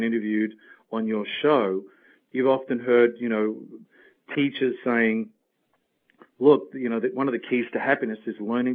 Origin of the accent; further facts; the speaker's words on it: Australia; also born or lived in England / Spain / Mexico / the Caribbean; I grew up in Australia, but I've also lived in England, Spain, Mexico, the Caribbean, Africa